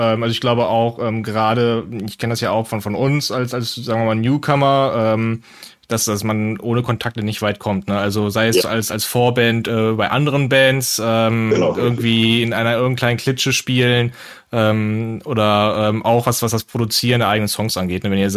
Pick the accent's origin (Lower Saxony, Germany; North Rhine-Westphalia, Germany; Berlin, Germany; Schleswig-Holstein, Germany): North Rhine-Westphalia, Germany; Cologne; Ich als Kölner lass auch nur diese Antwort zu.